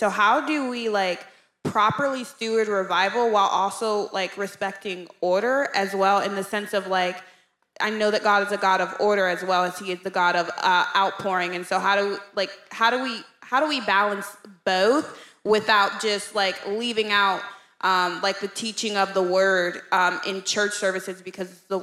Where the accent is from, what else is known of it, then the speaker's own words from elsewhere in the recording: Ohio, United States; I am from Ohio.